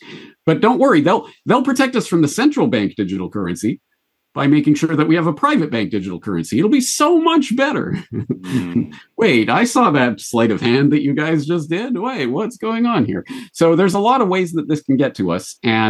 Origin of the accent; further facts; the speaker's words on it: Canada; And even as a Canadian, I come from the Canadian system